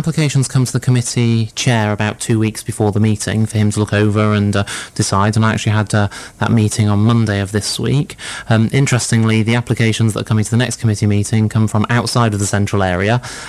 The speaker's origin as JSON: {"language": "English", "town": "Lincoln", "region": "East Midlands", "country": "United Kingdom", "said": "I'm from Lincoln, actually, up in the chilly north. But my dad was from Bristol. He was born in Southmead. And he moved to Lincoln, met my mum. I was born and I've moved back."}